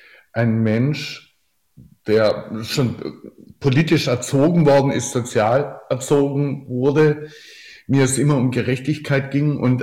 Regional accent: Oberndorf am Neckar, Baden-Württemberg, Germany; born there; bin 6 Tage von meinem Geburtsort Oberndorf am Neckar bis nach Sagres an den südwestlichsten Punkt getrennt.

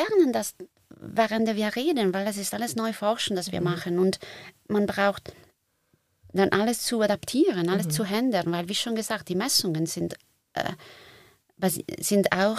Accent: Italy; German is a second language; ich komme ursprünglich aus Italien

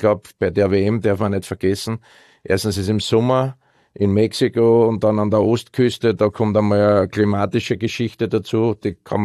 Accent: Austria; Ich komme zwar aus Österreich, Land der Berge, Land also, der Seen

